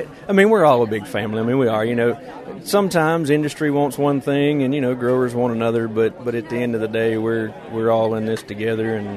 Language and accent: English; Columbia, Alabama, United States; I'm from Columbia, Alabama. Grew up on a peanut farm. My dad and his brother still have it, about 3,500 acres, peanuts and cotton.